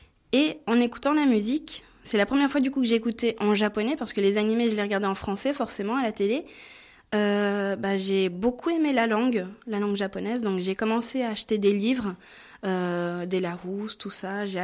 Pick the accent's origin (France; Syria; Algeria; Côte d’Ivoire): France; Nevers, Bourgogne-Franche-Comté; also born or lived in Tokyo; moi je suis originaire de Nevers, donc j'ai beaucoup bougé, j'ai été à Lyon, ensuite j'ai été à Toulouse pour mes études, et ensuite je suis partie à Tokyo, où je devais y rester un an et finalement j'y suis restée 8.